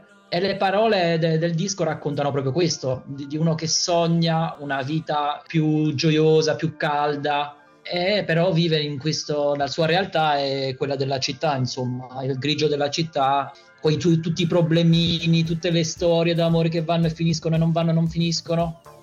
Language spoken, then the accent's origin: Italian; Geneva, Switzerland; born there; è produttore di musica elettronica di 39 anni, sono nato a Ginevra da padre napoletano, da madre madrilena.